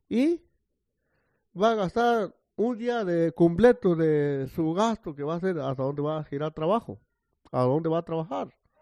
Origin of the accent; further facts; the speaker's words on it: Oaxaca, Mexico; also born or lived in Ensenada, Mexico; Bueno, entonces yo vengo de Oaxaca a buscar mi vida, a trabajar y llegué Ensenada, Baja California, México. Y de ahí me vine para acá.